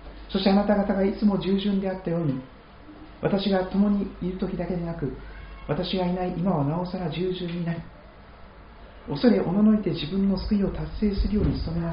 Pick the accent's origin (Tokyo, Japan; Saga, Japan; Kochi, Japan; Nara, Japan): Kochi, Japan; 土佐の高知で生まれ育ちましたから